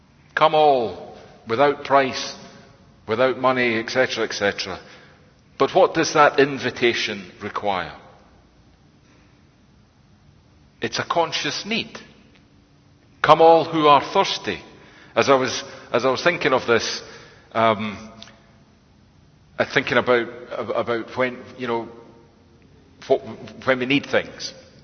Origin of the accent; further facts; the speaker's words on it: Scotland, United Kingdom; I'm a Scottish Presbyterian